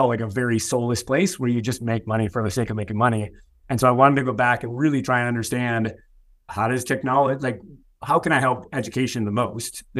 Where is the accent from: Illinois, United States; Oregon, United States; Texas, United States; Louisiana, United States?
Illinois, United States; So I grew up outside Chicago, sort of a middle income, sort of typical suburban, you know, sort of good government family.